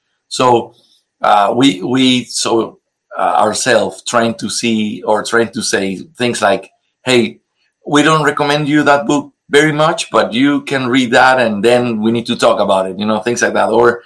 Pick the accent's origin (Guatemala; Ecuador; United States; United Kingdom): Ecuador; English is a second language; I'm from Ecuador.